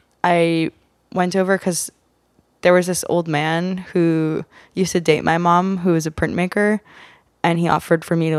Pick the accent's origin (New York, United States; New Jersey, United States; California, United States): New York, United States; I'm from New York. Okay. I was born in Soho. We got evicted when I was like 5.